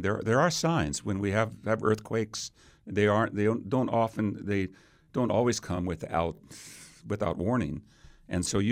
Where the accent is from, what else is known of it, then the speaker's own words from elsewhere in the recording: Vallejo, California, United States; I was raised in the Bay Area in Vallejo.